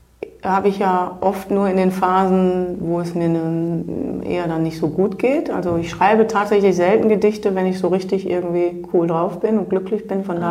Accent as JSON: {"language": "German", "country": "Germany", "said": "ich bin Deutsche"}